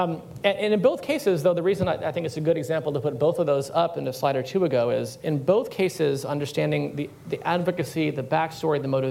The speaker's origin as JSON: {"language": "English", "region": "California", "country": "United States", "tie": "born or raised there", "accent": "New Yorker", "said": "In the beach in Southern California."}